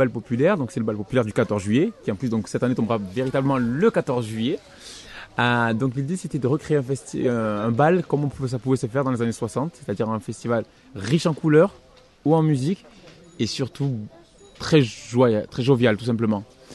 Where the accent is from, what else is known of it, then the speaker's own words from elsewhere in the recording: Marvejols, Occitanie, France; born there; Alors, personnellement, je suis lozérien, je suis né en Lozère, je suis marvejolais puisque je suis même né à Marvejols.